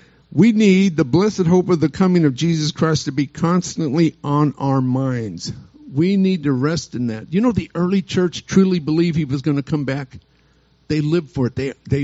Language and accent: English; United States; We see America. I was raised in America, born in 47. The war just ended. I was baby boomer. It was a different country then.